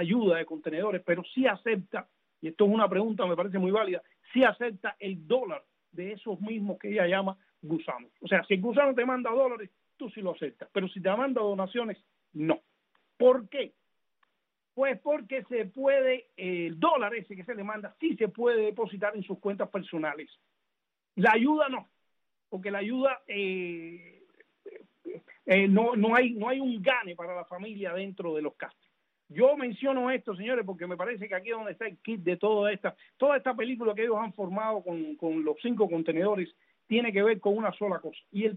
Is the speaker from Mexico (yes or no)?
no; Cuba; Como uno, como cubano, nunca ha tenido el derecho a la réplica